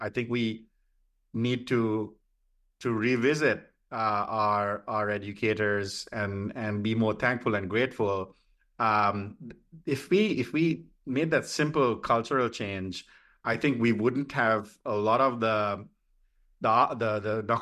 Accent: Sri Lanka; now in United States; So I grew up in Sri Lanka, on the other side of the world from where I live right now, a small little country, 20 million people. There's very few of us in the US. And in Sri Lanka, it's a majority Buddhist community. I call myself Buddhist as well.

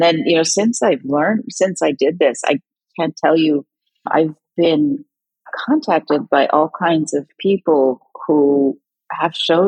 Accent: East Coast, United States; I mean, I grew up on the East Coast. We didn't have any air conditioning.

